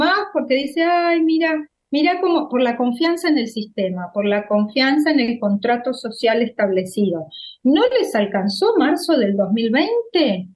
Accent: Argentina; El tema es que nosotros siendo argentinos

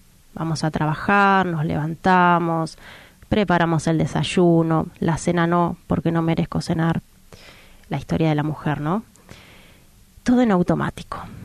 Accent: Moreno, Buenos Aires Province, Argentina; yo soy de Moreno, provincia de Buenos Aires, para los que conocen Argentina.

